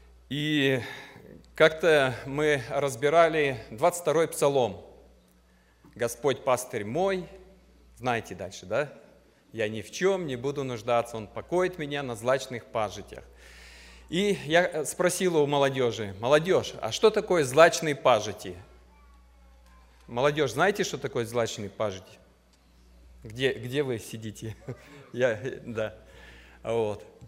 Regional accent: Saint Petersburg, Russia; also born or lived in Moldova / Estonia; now in Chicago, United States; я из Чикаго, живу в Чикаго 26 лет, родился в Ленинграде. Детство прошло там, потом 6 лет в Молдавии жил, в Эстонии 8 и...

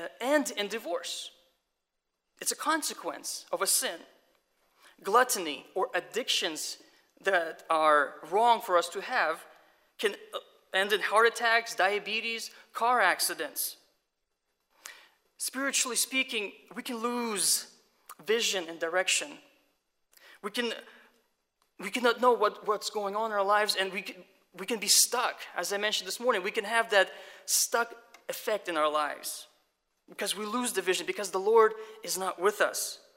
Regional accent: State College, Pennsylvania, United States; So, growing up in State College, this picture was taken on the back of Calvary Church, the first church where the Russian church gathered.

